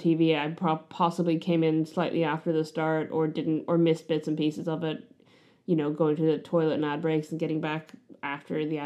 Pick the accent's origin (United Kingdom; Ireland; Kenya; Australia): Ireland; now in Wellington, New Zealand; growing up in Ireland